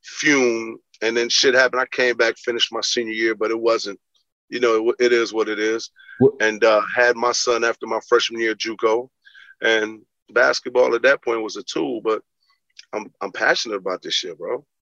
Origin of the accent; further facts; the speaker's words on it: Belize; You know, I'm a kid from Belize, and my mother, you know, moved. We moved from different parts of the cities as her job got better.